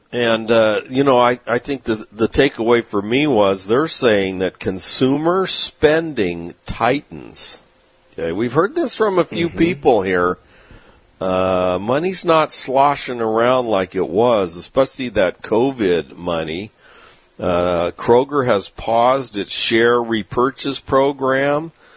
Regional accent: San Diego, California, United States; Well, you know, growing up in San Diego, I basically saw the genesis of the membership clubs.

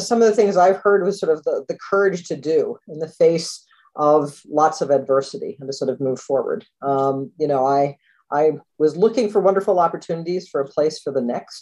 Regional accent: Philadelphia, Pennsylvania, United States; And I said, I'm from Philly. I don't scare easy.

